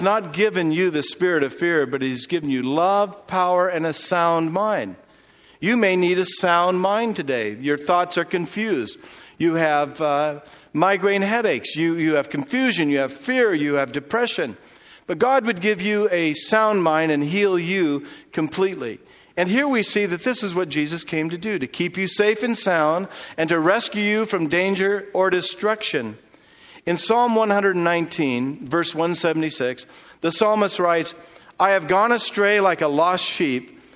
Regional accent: Portland, Oregon, United States; I was raised in Portland, Oregon. It always rained there except for that one day in summer.

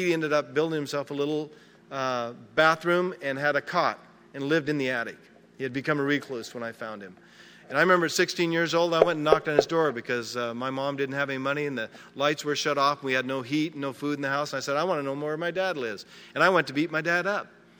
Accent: Portland, Oregon, United States; And I grew up in Portland. And we didn't know anybody in Portland

